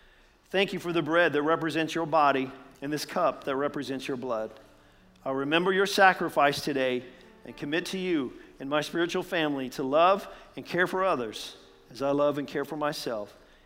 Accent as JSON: {"language": "English", "region": "Indiana", "country": "United States", "said": "from Indiana."}